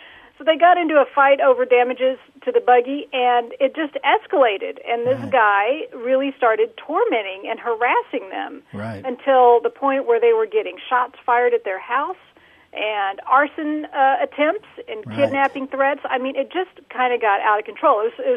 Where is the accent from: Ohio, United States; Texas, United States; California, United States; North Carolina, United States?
Texas, United States; Dallas; I grew up in Dallas-Fort Worth, and I went to school in Austin at UT.